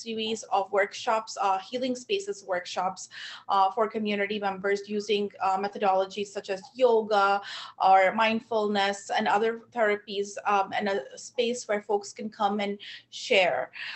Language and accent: English; India; I saw the deep impact of classism and casteism in my community and folks around me growing up in India.